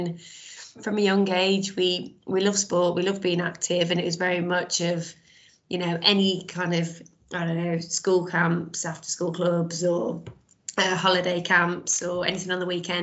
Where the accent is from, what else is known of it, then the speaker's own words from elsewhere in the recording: Walsall, West Midlands, United Kingdom; we grew up in Walsall, so Wolves were the closest, biggest team.